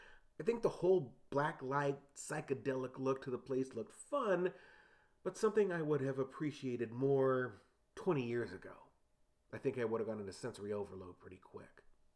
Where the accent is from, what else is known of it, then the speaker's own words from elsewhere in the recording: San Antonio, Texas, United States; To be honest, just like my hometown San Antonio, it felt like half of all the restaurants are Mexican food.